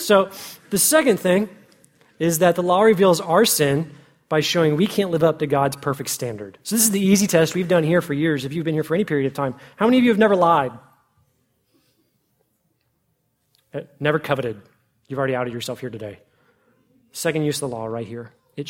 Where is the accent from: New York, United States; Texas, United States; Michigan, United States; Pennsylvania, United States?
Texas, United States; Fort Worth; And I grew up in Fort Worth, so I haven't pulled an ox out of a ditch.